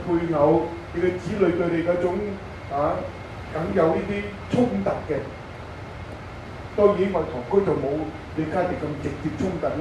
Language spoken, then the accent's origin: Cantonese; Hong Kong; 未必對我哋香港人空降噶嘛，我哋空降噶嘛